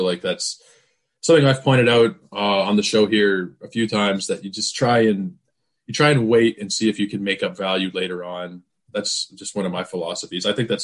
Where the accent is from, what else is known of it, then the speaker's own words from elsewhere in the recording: Canada; I appreciate the Eric Bedard reference being Canadian.